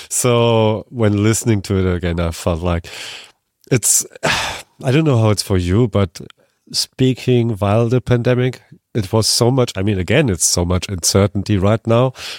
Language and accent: English; Germany; I'm from Germany